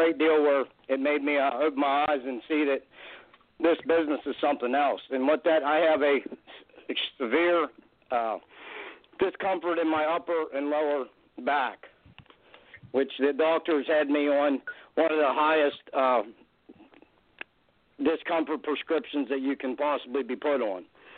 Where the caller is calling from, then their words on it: Dry Run, Pennsylvania, United States; Hi, I'm calling from Dry Run, Pennsylvania.